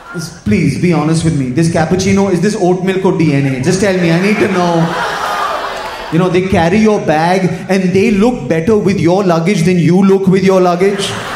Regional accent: India; Guys, I'm an Indian man.

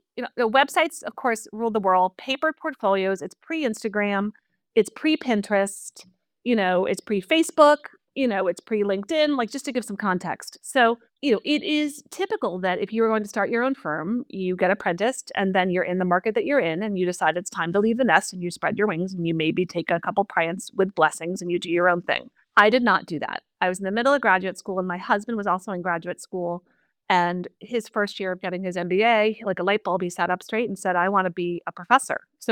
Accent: Northeast, United States; I grew up in the Northeast that is very populated by a lot of schools that are liberal arts schools.

